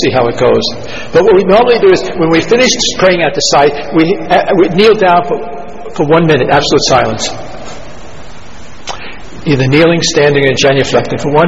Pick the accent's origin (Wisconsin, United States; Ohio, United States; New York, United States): New York, United States; New York City; When I go all over the world, people ask me, because I'm from New York City